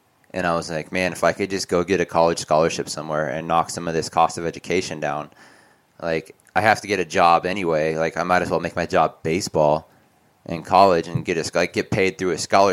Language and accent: English; Oregon, United States; And then my family moved, and we moved to from Eastern Oregon to Western Oregon, and so now I'm in a much bigger area, much bigger town.